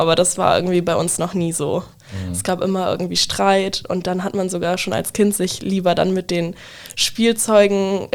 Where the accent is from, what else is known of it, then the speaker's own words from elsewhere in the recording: Wildeshausen, Lower Saxony, Germany; now in Bremen, Germany; Ich komme aus Wildeshausen ursprünglich, wohne aber mittlerweile in Bremen